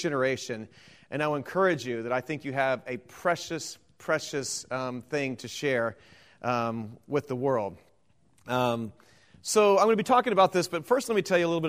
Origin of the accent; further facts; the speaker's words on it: Dallas, Texas, United States; So I was raised in a very political Republican Dallas Cowboy family. I grew up in Dallas, you know.